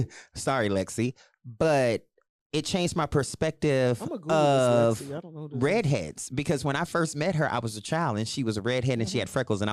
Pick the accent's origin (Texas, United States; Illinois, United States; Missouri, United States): Texas, United States; Houston; Again, I grew up in North Shore in Houston, Texas.